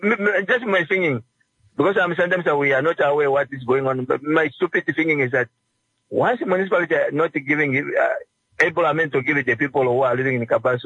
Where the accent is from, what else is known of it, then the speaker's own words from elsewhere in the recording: India; this is what we as an Indian, we don't realize.